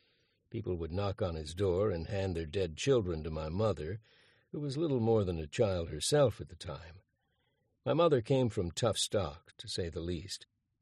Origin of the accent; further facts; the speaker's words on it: Saskatoon, Saskatchewan, Canada; also born or lived in Floral; People often assume that I come from Floral, but that's not exactly right. I was born there on March 31, 1928, but 9 days later the family moved down the road to Saskatoon.